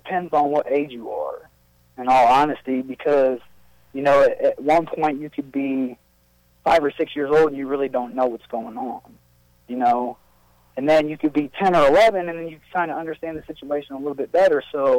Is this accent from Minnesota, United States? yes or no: no; Galion, Ohio, United States; I grew up in Galleon. I actually had two older sisters growing up